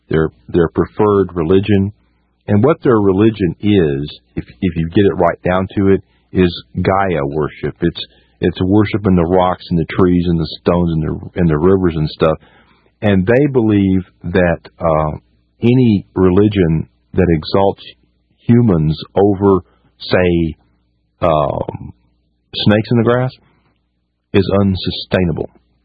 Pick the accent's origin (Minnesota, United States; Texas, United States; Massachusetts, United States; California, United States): Texas, United States; Austin; When I was a little kid … growing up in Austin, Texas on 33rd Street, we would trick-or-treat